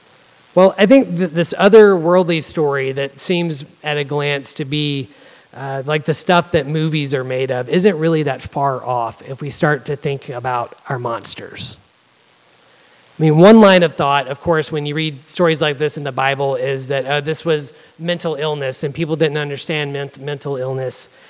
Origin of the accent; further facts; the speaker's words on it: Georgia, United States; I grew up in Georgia in a town that competed for the title of Belt Buckle of the Bible Belt.